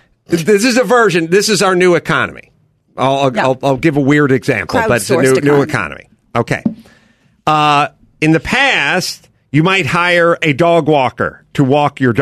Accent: North Hollywood, California, United States; I grew up in North Hollywood, and the metal thing just didn't really hit that hard.

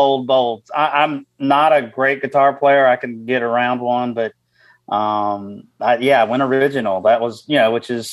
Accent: Birmingham, Alabama, United States; And I did an open mic night, which is my hometown, Birmingham, Alabama.

